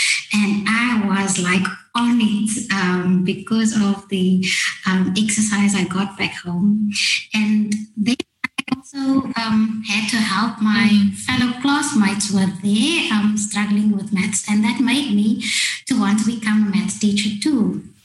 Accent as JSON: {"language": "English", "town": "Cape Town", "region": "Western Cape", "country": "South Africa", "tie": "born or raised there", "said": "I'm a South African, born and raised in Cape Town, in the northern suburbs of the Western Cape. I am currently doing my PhD in oceanography at the University of Cape Town."}